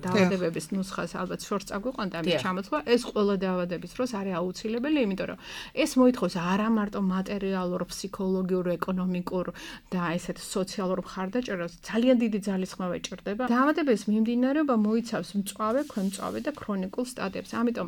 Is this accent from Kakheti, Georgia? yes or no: no; Batumi, Adjara, Georgia; თქვენ ალბათ ყველანი ბათუმელები ვართ